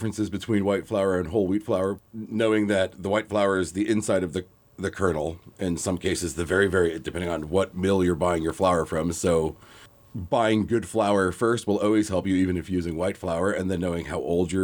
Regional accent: New York City, New York, United States; I come from New York City where bread is great.

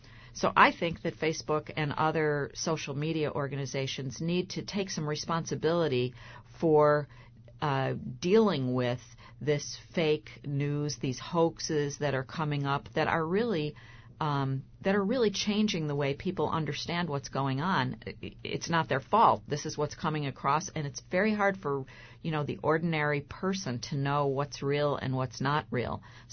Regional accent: Buffalo, New York, United States; I've worked for a long time in Buffalo, New York, my hometown paper, and also at the New York Times and the Washington Post

